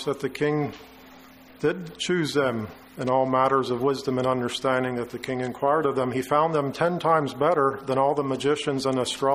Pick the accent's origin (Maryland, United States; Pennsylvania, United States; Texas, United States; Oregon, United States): Pennsylvania, United States; moved away as an adult; also born or lived in Missouri; now in Alberta, Canada; I grew up in Pennsylvania, lived some in Missouri, lived for over 20 years now in Alberta.